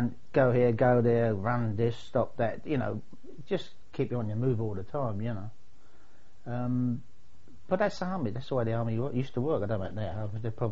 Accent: Kingston upon Thames, London, United Kingdom; born there; I was born in Kingston, Surrey on the 18th of March, 1933.

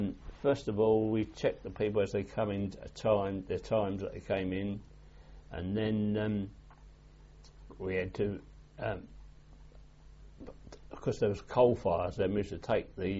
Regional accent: Hackney, London, United Kingdom; born there; I was born in Home Street, Hackney. I don't know if it's still there now. And my grandfather lived round the corner in Bus Street, where his business was.

